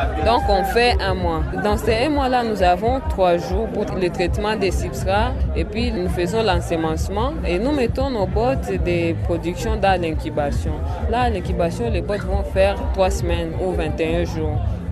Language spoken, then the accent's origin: French; Bukavu, South Kivu, DR Congo; now in Goma, DR Congo; Quand je suis arrivée à Goma, parce que je viens de Bukavu, il n'y avait pas de champignons.